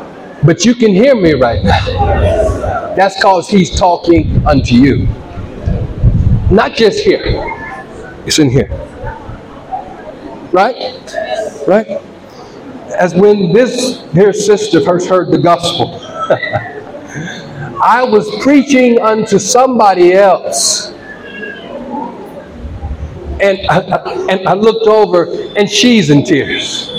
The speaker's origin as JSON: {"language": "English", "region": "California", "country": "United States", "said": "Now, please don't call me Oibo just because I'm from California. I'm brown like you."}